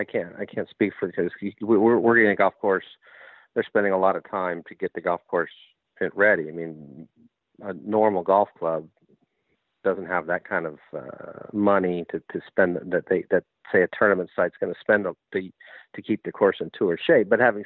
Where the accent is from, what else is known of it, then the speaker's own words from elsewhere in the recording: California, United States; I grew up in Recreation Park, and you play in the afternoon, bumpy Poana.